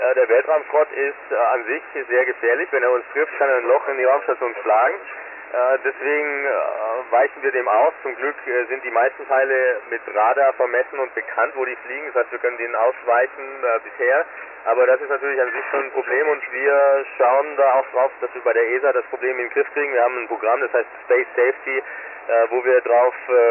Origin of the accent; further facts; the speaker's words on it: Künzelsau, Baden-Württemberg, Germany